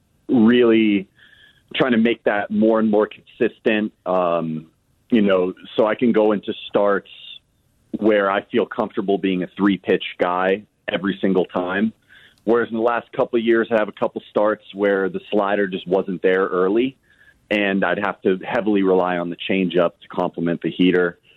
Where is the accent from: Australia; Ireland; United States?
United States; Los Angeles, California; It was cool too because we grew up in Los Angeles and like there's a lot of like LA history kind of intertwined in there.